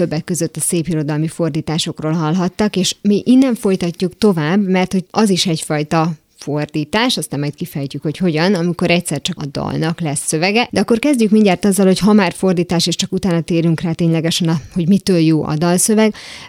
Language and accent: Hungarian; Hungary; ezt mi pont azért, mert magyarok vagyunk, ezért nem tudjuk megítélni, nem leszünk objektívek, mert belülről nézzük a dolgot.